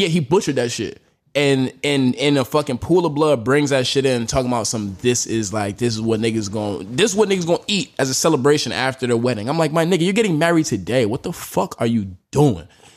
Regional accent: Union Island, Grenadines, St. Vincent & Grenadines; I'm from St. Vincent. That's where my family from. It's an island in the Caribbean. St. Vincent and the Grenadines. So my family from the Union Island.

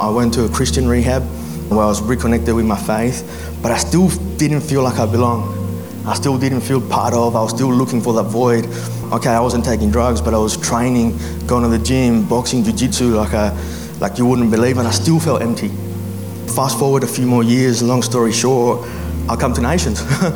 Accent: Chile; English is a second language; now in Australia; So I come originally from Chile, South America, and when I first came to Australia I knew like no English.

